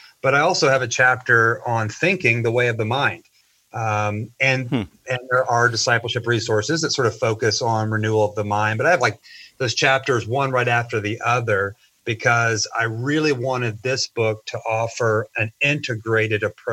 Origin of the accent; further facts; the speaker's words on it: St. Joseph, Missouri, United States; also born or lived in South Georgia; And I grew up in St. Joe, just my hometown.